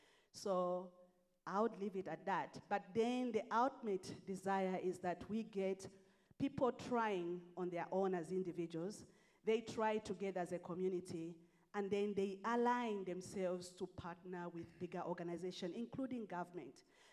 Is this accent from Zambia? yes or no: yes; Zambia; now in South Africa; I'm an African child. I'm not South African. I'm Zambian by birth, and I've lived amongst the Zulu people for 22 years.